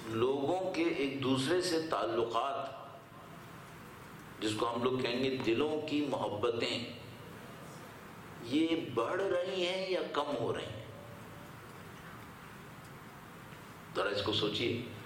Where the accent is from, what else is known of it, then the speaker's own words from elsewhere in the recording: Karachi, Sindh, Pakistan; ان societies میں جیسے میرے اور آپ کا شہر, میرا تعلق کراچی سے ہے